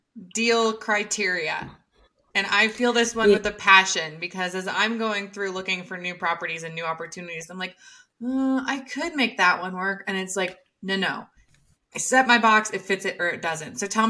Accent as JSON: {"language": "English", "region": "Iowa", "country": "United States", "lives_now": "Denver, United States", "said": "I'm from Iowa and we're currently purchasing a property to turn into a midterm rental right in Grace's backyard. And it's because Denver here, our money doesn't go nearly as far."}